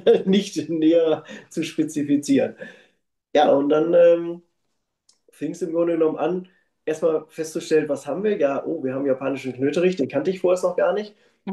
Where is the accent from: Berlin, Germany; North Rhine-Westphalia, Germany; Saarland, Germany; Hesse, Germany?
North Rhine-Westphalia, Germany; ja, ich komme ja aus dem Ruhrpott, wie man ja gehört hat.